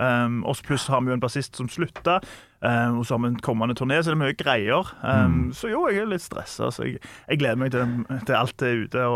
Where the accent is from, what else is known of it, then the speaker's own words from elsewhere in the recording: Tananger, Rogaland, Norway; Jeg vokste opp på Tananger i Sola.